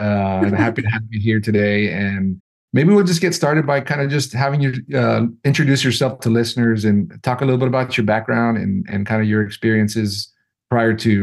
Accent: Brownsville, Texas, United States; I didn't. I grew up in Brownsville.

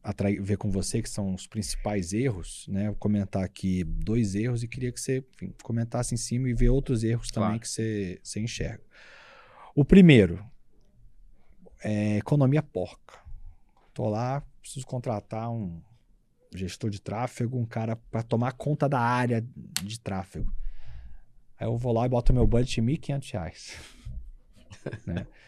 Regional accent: Rio de Janeiro, Brazil; Sou carioca, vou falar a palavra mesmo.

